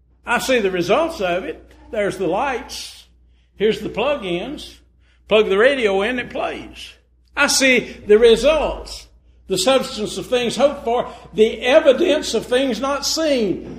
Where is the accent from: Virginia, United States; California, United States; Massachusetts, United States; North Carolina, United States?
North Carolina, United States; Salisbury; I grew up in Salisbury, North Carolina. I don't know how many of you ever been there.